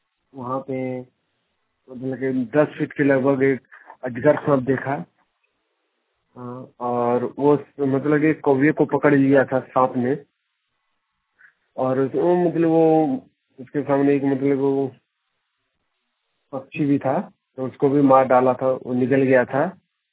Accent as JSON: {"language": "Hindi", "town": "Dumka", "region": "Jharkhand", "country": "India", "said": "मैं दुमका जिला के रहने वाला हूँ। हमारा गांव हरना कुंडी रोड काली मंदिर चित्रापाड़ा में है।"}